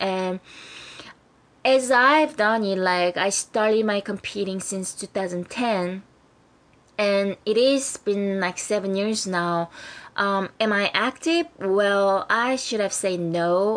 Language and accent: English; South Korea; moved away as an adult; now in United States; I'm totally Korean because I was born and raised in Korea for about 20 years. And then I moved to the States